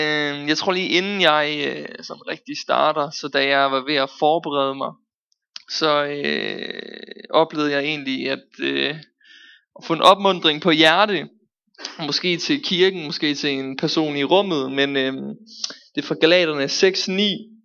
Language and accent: Danish; Aarhus, Central Denmark Region, Denmark; now in Randers, Denmark; og jeg er 23 år gammel, og jeg er jo egentlig fra Aarhus.